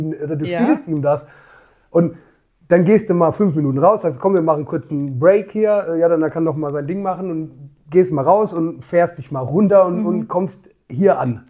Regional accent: Annweiler am Trifels, Rhineland-Palatinate, Germany; Ich bin ja von Annweiler, habe ich gesagt, ich bin in Annweiler am Trifels geboren. Die haben einen Stadttitel, den haben die sich im Mittelalter gekauft. Also es ist, es ist klein.

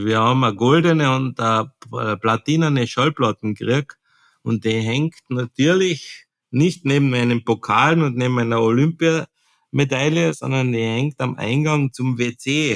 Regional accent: Carinthia, Austria; accent: Carinthian; Und mein Kärntner Dialekt, der was ab und zu ein bisschen, wie sagt man, einschläfernd wirkt

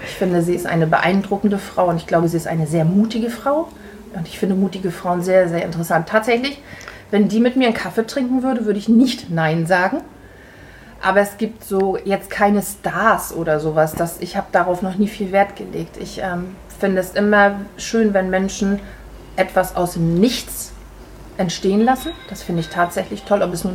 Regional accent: Germany; ich bin in der DDR aufgewachsen unter sehr strengen Regeln, muss ich sagen.

